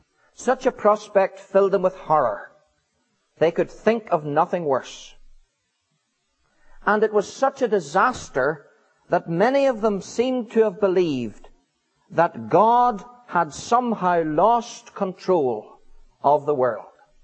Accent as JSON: {"language": "English", "country": "Ireland", "said": "Now, perhaps as an Irishman, I put it rather bluntly"}